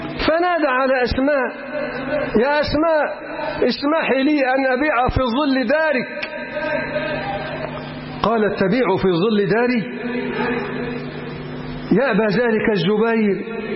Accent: Egypt; اللهم اجعل بلدنا مصر بلد امن وامان ورخاء واستقرار

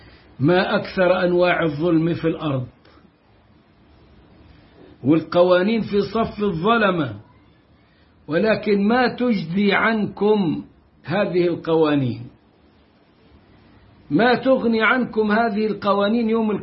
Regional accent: Egypt; وبالتالي أغلب الناس عندنا، أقول أغلب الناس عندنا في مصر

